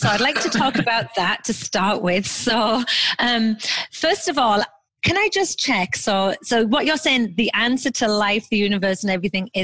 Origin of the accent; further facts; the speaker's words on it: England, United Kingdom; Sarcasm very well. I am English after all.